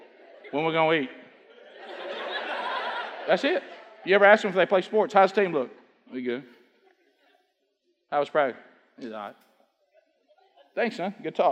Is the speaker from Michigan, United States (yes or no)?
no; Oxford, Alabama, United States; You know, we came from Oxford. You know, everybody know about Oxford? Alabama?